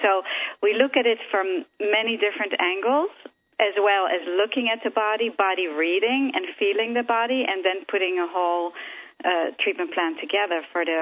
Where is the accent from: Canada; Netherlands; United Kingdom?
Netherlands; moved away as an adult; now in United States; I'm originally from Holland, and my story really starts there. I came here to the United States, to New York, to be a dancer at the age of 18